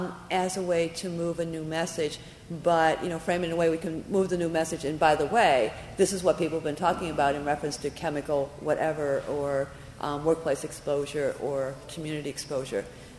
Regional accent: Washington, District of Columbia, United States; because I'm from Washington, where the anthrax thing is a big deal.

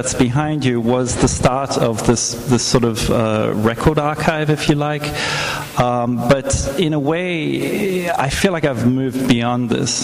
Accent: South Africa; I'm South African, and so it seemed like an appropriate thing to do.

